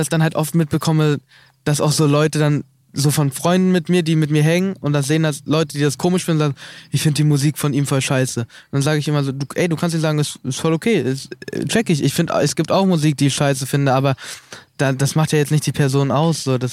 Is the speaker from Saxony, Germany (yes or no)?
yes; Leipzig, Saxony, Germany; in Leipzig ist halt auch meine Heimatstadt.